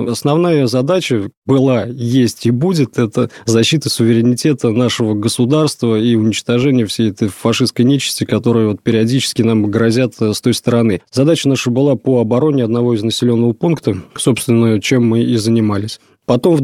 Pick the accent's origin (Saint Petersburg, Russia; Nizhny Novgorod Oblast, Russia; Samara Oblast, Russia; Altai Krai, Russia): Samara Oblast, Russia; Novokuybyshevsk; Я родом из Самарской области, город Новокуйбышевск.